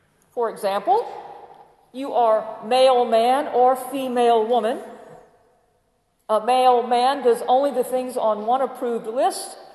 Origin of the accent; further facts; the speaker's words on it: Baton Rouge, Louisiana, United States; also born or lived in Mobile; I grew up in Baton Rouge, but lived in the deep South only once I moved to Mobile.